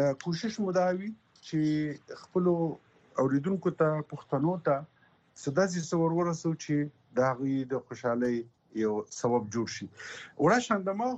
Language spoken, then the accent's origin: Pashto; Buner, Khyber Pakhtunkhwa, Pakistan; په بونیر کې چونکې زه خپله د دغې خاورې دغه زما ټاټوبی دی